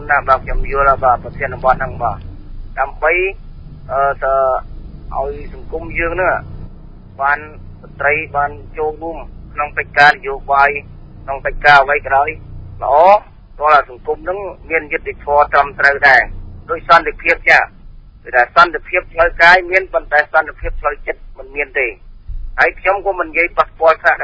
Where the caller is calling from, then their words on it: Prey Veng, Cambodia; មកខ្ញុំមកពីព្រៃវែង